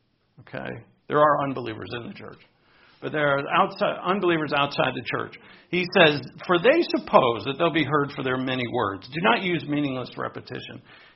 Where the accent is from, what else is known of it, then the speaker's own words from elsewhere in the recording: New England, United States; Back where I grew up in New England, that where the Italians would say bada bing, bada boom.